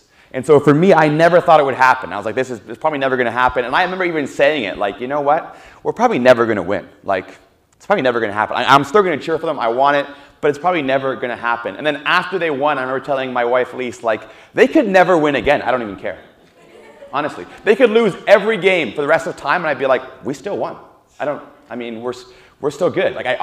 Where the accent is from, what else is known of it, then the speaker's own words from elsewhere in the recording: Toronto, Ontario, Canada; I'm from Toronto area, and so I'm a huge, like, Toronto sports anything fan.